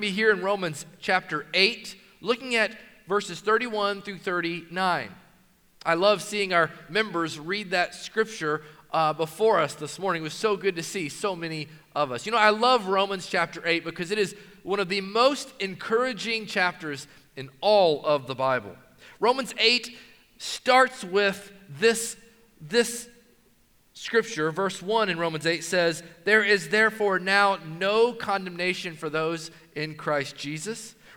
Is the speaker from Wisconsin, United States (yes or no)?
no; Knoxville, Tennessee, United States; But I grew up in Knoxville, Tennessee. In a very rural part of Knoxville, I grew up pretty southern, you might say.